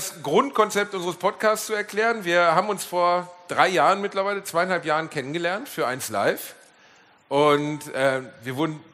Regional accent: Gelsenkirchen, North Rhine-Westphalia, Germany; Gelsenkirchen-Rotthausen, an der Grenze nach Essen-Krai.

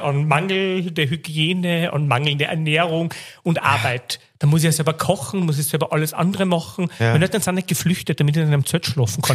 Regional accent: Upper Austria, Austria; accent: Upper Austrian dialect; also born or lived in Salzburg / Graz; Aber du bist der Erste, der wirklich sagt, ich habe einen full an oberösterreichischen Dialekt.

